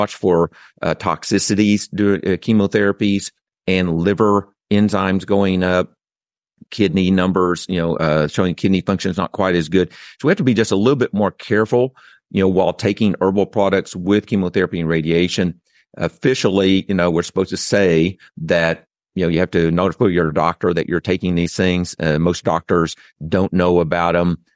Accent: Oklahoma, United States; accent: Okie; my Oaky accent, you know, I'm people correct me all the time.

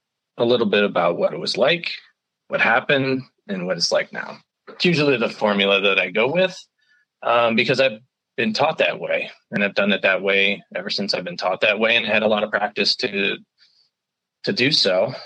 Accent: Manassas, Virginia, United States; also born or lived in Ohio, United States; when I was born in Ohio, and then when my parents divorced, they both moved. So I went with my mom and we moved to Virginia. We moved to Manassas, Virginia, which is right outside of Washington, D.C.

